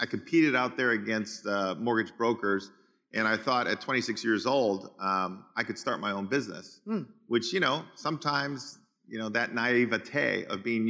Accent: Los Angeles, California, United States; I was born in East LA, and I went to Montebello High School, which is just outside of LA, Southeast LA.

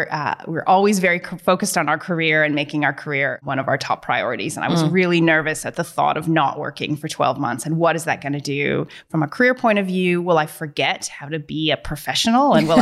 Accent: Canada; moved away as an adult; now in Newcastle, Australia; So you can tell my accent. I'm Canadian. So I moved here in 2007. So my husband is a Novocastrian. So that's what brings me to Newcastle.

